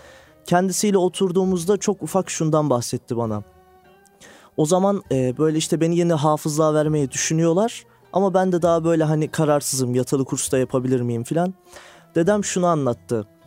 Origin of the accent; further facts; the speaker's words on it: Istanbul, Turkey; İstanbul'da Avcılar'da doğdum. Şu an Bakırköy'de oturuyorum.